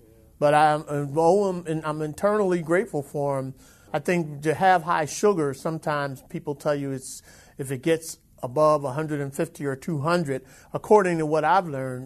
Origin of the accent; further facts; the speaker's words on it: Philadelphia, Pennsylvania, United States; I had an East Coast vacation where I spent some days in Philadelphia, my hometown